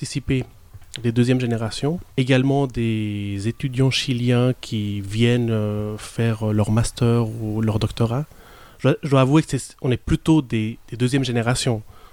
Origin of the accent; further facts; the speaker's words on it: Switzerland; born there; Je suis chilien d'origine. Je suis suisse parce que je suis aussi né ici. Je suis fils d'ex-réfugiés politiques qui sont arrivés dans les années 70.